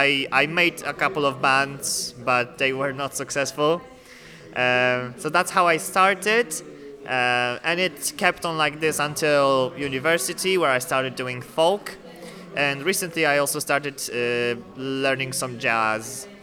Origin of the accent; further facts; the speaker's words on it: Świętokrzyskie Voivodeship, Poland; English is a second language; I come from Poland, from the lovely area of Holy Cross Mountains. They are the oldest mountains in Europe, and this is a very nice place to be from, I think.